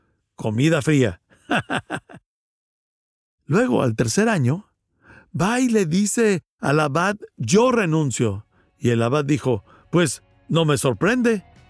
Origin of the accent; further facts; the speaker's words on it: Redwood Valley, California, United States; crecí en Mendocino, ahí por las secuoyas, en el pequeño pueblo llamado Redwood Valley.